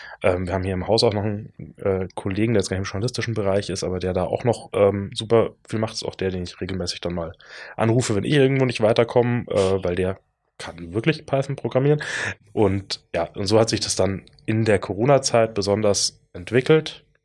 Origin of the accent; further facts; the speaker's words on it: Munich, Bavaria, Germany; Schwierige Frage und ich muss München sagen. Ich bin Münchner.